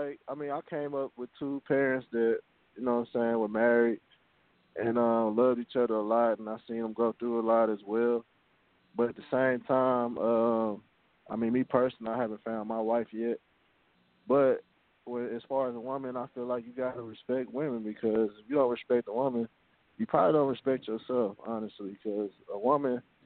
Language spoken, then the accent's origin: English; Dallas, Texas, United States; growing up in South Dallas or growing up in Oak Cliff, I heard the N-word all the time.